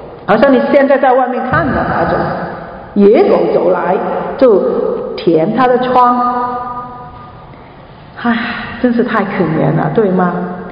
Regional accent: China; 我们中国人

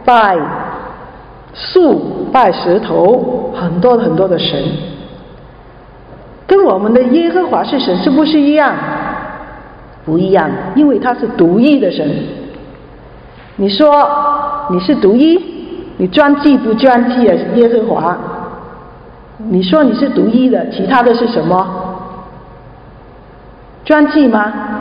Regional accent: China; 我们中国人都是农业的啊，以前都是种田的

